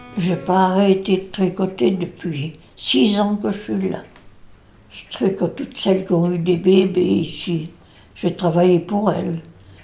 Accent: Auvergne-Rhône-Alpes, France; C'est ce qu'on disait chez nous, en Savoie.

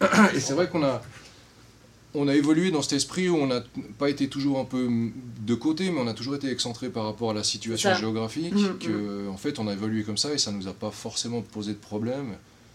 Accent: Meyrin, Geneva, Switzerland; tu voyais que on est de Mérin, Vernier, Genève

